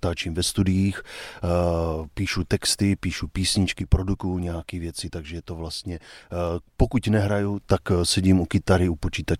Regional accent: Blansko, South Moravian Region, Czechia; accent: Brno; now in Prague, Czechia; pocházím z Blanska a jak můžu slyšet, i když teda asi 15 let už žiju v Praze, tak ten brněnský přízvuk mě tam asi zůstal

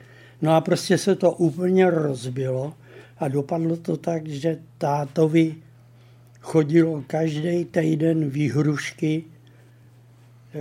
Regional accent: Liberec, Liberec Region, Czechia; Já jsem Liberečák, předválečný Liberečák

